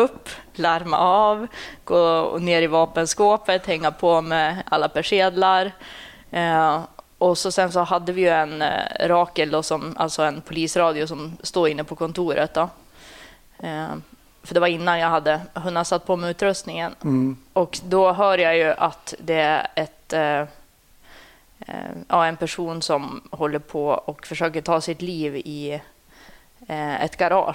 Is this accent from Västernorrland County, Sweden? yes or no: yes; Sundsvall, Västernorrland County, Sweden; Jag är uppvuxen i Sundsvall.